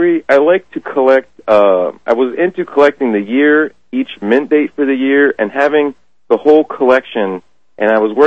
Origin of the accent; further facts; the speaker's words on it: Washington, District of Columbia, United States; And I grew up actually in Washington, D.C. I was born in Washington, D.C., and I lived in the suburbs.